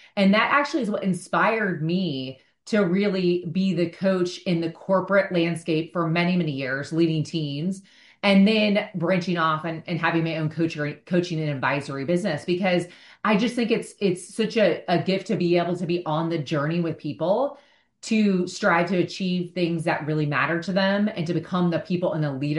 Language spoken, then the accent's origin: English; Indiana, United States; So I am from a fairly small town in Indiana. So I grew up Midwest